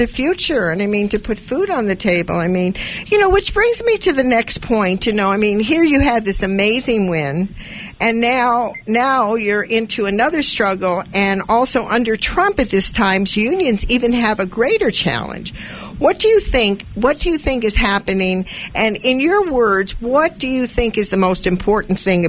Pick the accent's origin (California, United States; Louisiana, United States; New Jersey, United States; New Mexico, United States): California, United States; East Los Angeles; born there; Well, you know, I was born in East L.A., and one of the things that I know about the Mexican people is they're very family oriented